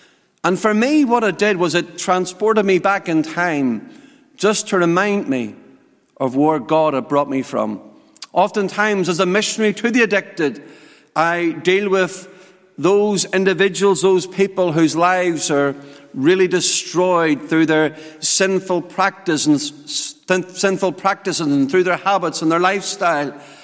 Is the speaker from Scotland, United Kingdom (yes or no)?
no; Lisburn, Northern Ireland, United Kingdom; I was born and brought up in Northern Ireland in the city of Lisburn. Lisburn is roughly about 7 or 8 miles outside of the capital, Belfast. And I was brought up as a young boy, the youngest of three brothers.